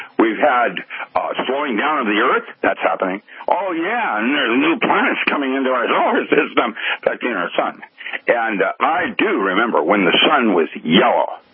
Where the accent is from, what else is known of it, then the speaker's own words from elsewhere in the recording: United States; It's kind of an embarrassment being an American